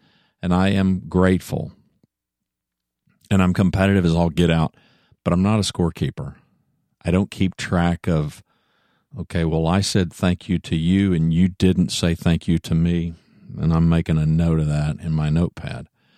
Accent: United States; I'm an American, for those of you that are in other places in the world. I'm an American.

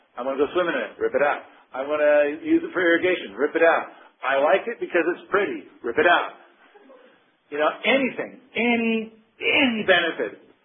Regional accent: Lostine, Oregon, United States; You know, I spent a fair bit of my life growing up in Lostine, Oregon.

